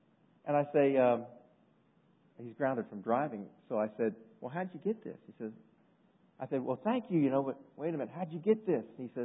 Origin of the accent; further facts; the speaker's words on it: Maryland, United States; My friend Jim and I, we grew up together in Maryland in the same neighborhood.